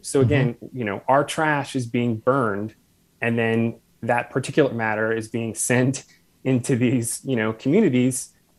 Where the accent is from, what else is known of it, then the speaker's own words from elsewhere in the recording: Virginia, United States; I remember as a kid growing up in Virginia as a high school student